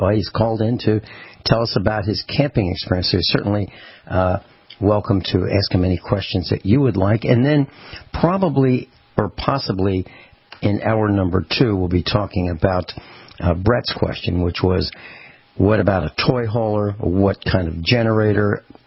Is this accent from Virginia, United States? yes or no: yes; Virginia, United States; We came from Virginia, and we traveled around the country.